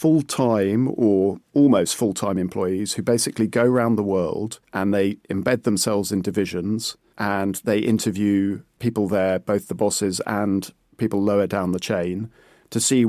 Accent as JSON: {"language": "English", "country": "United Kingdom", "said": "I mean, I'm British, so I don't have emotional reactions, as you know."}